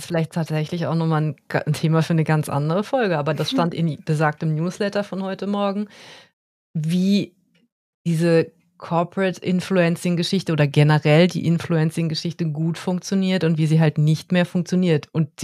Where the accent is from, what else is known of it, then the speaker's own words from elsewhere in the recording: Karlsruhe, Baden-Württemberg, Germany; ich komme aus Karlsruhe